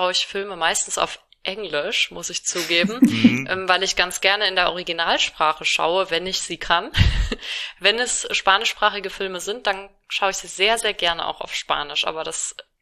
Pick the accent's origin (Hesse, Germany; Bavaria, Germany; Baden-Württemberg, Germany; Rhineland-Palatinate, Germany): Rhineland-Palatinate, Germany; ich komme aus Rheinland-Pfalz und bei uns sagt man Fasnacht.